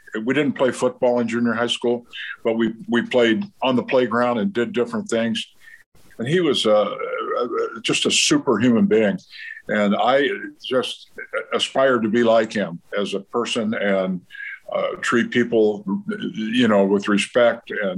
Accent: San Diego, California, United States; And I ended up growing up in San Diego

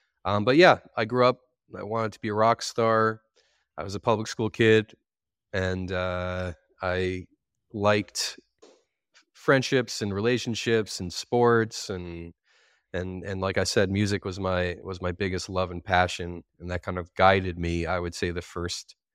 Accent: Washington Township, New Jersey, United States; I grew up in Washington Township, New Jersey, which is North Jersey. And I was there in a relatively normal, kind of, I would say, upper middle class family, Jewish, strong Jewish id

